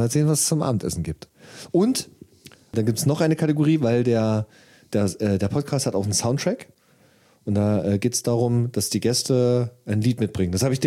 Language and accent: German; Saxony-Anhalt, Germany; also ich komme ja aus der Nähe von Halle